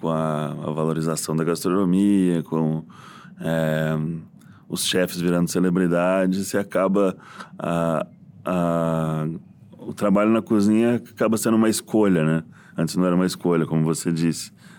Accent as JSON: {"language": "Portuguese", "town": "Londrina", "region": "Paraná", "country": "Brazil", "tie": "born or raised there", "said": "Quando eu era jovem, em Londrina ainda, a gente fazia muito churrasco com os amigos."}